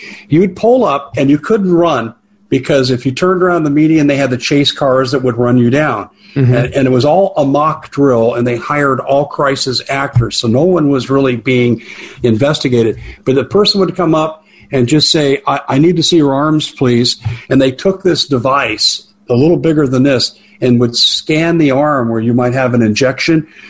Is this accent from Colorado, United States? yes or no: yes; Colorado, United States; Yeah, I grew up in Colorado, and I had two friends.